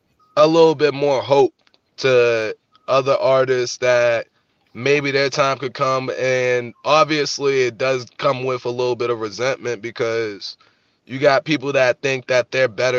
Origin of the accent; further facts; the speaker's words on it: Massachusetts, United States; We're both from Massachusetts.